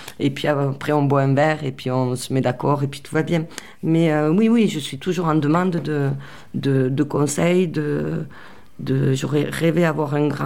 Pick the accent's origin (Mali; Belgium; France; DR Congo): France; Gaillac, Occitanie; born there; puisque je suis née à Gaillac